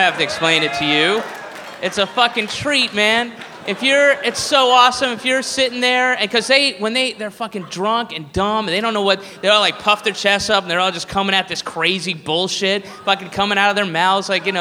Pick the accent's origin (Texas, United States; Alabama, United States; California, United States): Texas, United States; El Paso; from El Paso, Texas. Born and raised. Yeah, what do you mean my accent's funny to you? I don't know what you're saying. What are you talking about? El Paso, I never left here, you know.